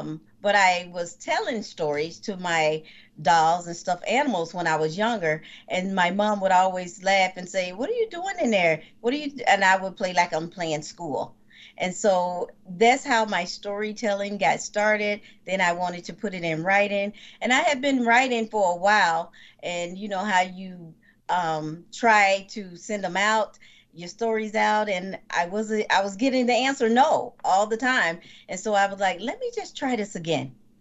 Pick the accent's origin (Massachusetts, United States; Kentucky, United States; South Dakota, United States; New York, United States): Kentucky, United States; Hickman; I was born and raised in Hickman, Kentucky. And so in the summertime, a lot of our friends and cousins would come back to Kentucky.